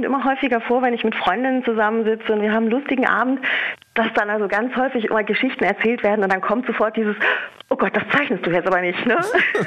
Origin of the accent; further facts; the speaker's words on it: North Rhine-Westphalia, Germany; Ich komme aus dem Sauerland und da kennt man das G nicht, deswegen gibt es das mit CH.